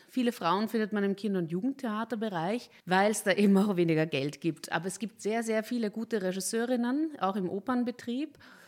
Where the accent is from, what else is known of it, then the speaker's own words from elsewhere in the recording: Vienna, Austria; Und ja, ich komme aus Wien und bin jetzt, freue mich auch wieder in Österreich was machen zu können.